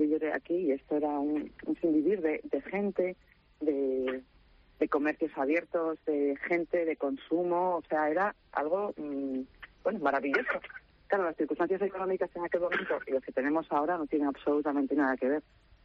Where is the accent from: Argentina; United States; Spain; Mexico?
Spain; Asturias; now in A Coruña, Spain; Soy una asturiana que vino a abrirse camino en Galicia, aquí en La Coruña.